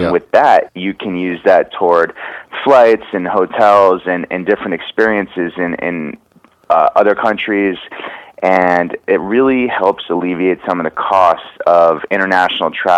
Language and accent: English; Connecticut, United States; I'm from Connecticut, New England guy myself, and I like going down to. I grew up going down to Stone Harbor, New Jersey, and now I like going to the beach in Dewey Beach, Delaware.